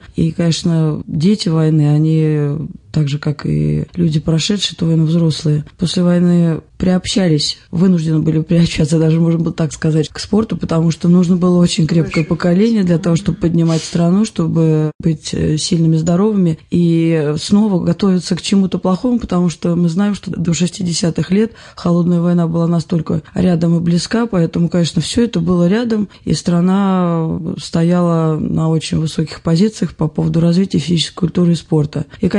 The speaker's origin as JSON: {"language": "Russian", "town": "Ramenskoye", "region": "Moscow Oblast", "country": "Russia", "tie": "born or raised there", "said": "потому что я и родилась в Раменском, и училась в Раменском."}